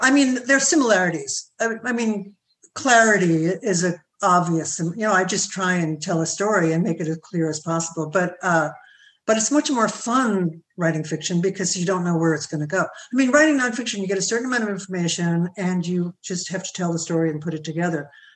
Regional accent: Brooklyn, New York, United States; I grew up in Brooklyn. I mean, I didn't grow up in Coney Island, but I grew up in well, it was Flatbush then, and now it's been given a real estate name of Ditmas Park.

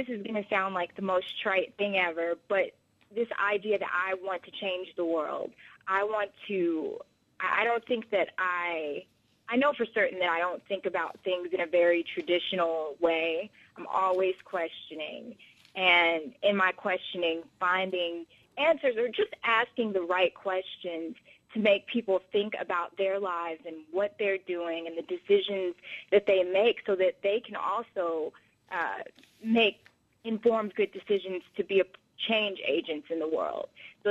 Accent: Indianapolis, Indiana, United States; I'm actually from Indianapolis, so I'm kind of used to this snow

